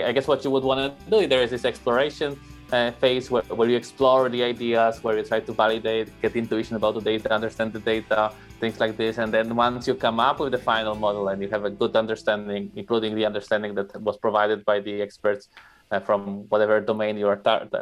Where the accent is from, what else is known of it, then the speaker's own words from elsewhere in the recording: Wrocław, Lower Silesian Voivodeship, Poland; English is a second language; Therefore, I decided to study informatics at my hometown university in Wrocław